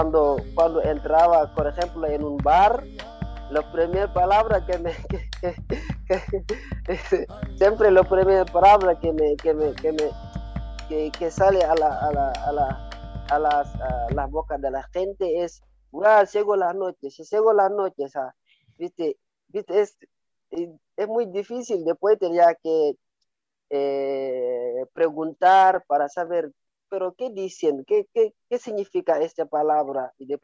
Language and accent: Spanish; Senegal; moved away; poder volver tranquilo en mi país, poder volver tranquilo en Senegal. Ahí pues pienso que podría desarrollarme un poco mejor, porque hace 9 años que estoy acá